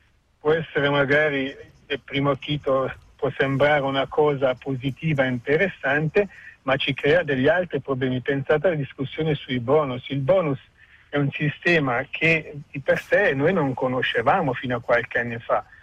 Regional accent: Ticino, Switzerland; come ticinesi, come svizzeri

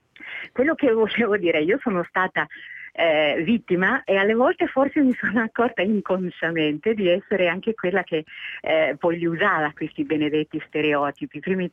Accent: Campania, Italy; Io sono campana, voglio dire, l'accento siciliano non ce lo avevo proprio

